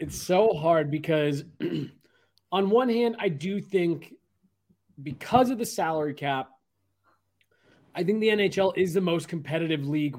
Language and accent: English; Denver, Colorado, United States; it was great being a kid growing up in Denver